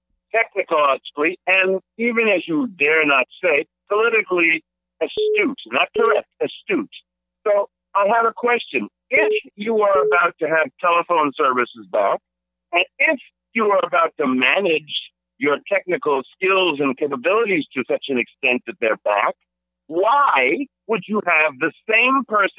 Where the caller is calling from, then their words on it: Florida, United States; Yes, I am calling from Florida